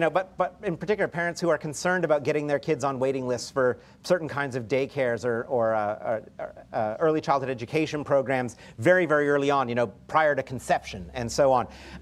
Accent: Canada; Then again, I'm Canadian

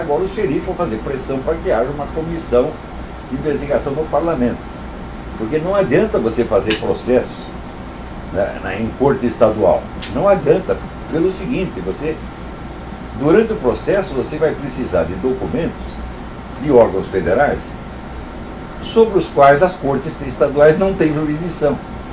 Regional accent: Brazil; moved away as an adult; eu sou brasileiro, né, eu sou apenas um rapaz latino-americano. Né, quer dizer, eu quando cheguei aqui, eu saí do Brasil com 58 anos

